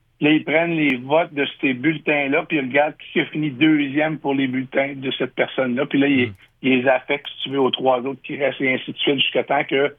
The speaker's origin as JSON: {"language": "French", "town": "Quebec City", "region": "Quebec", "country": "Canada", "tie": "born or raised there", "moved": "as an adult", "lives_now": "Ottawa, Canada", "said": "je suis originaire de Québec, fait que c'est pour ça que je parle français, même si mon nom est anglophone, là. J'ai vécu 20 ans à Québec, et je suis déménagé à Ottawa, là, 20 ans. Je demeure dans la région, ça fait plus de 32 ans"}